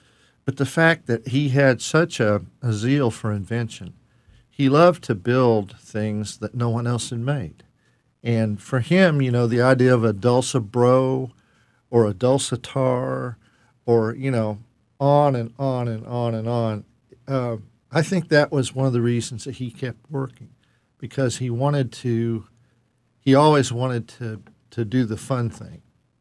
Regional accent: Mount Sterling, Kentucky, United States; No, I'm from Mount Sterling.

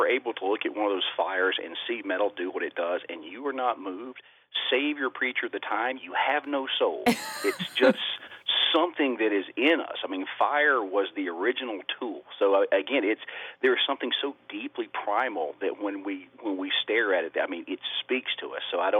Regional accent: Georgia, United States; I grew up in Lee County, Georgia, on the Mill Pond Plantation

